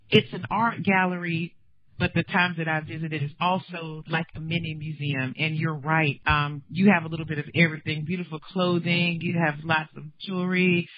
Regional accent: Charlotte, North Carolina, United States; I know I grew up here in Charlotte, North Carolina

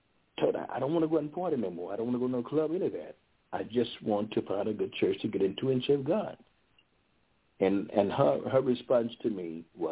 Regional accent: Paris, Texas, United States; Being raised the way I was raised in Paris, Texas, with the mother that left us in 1969

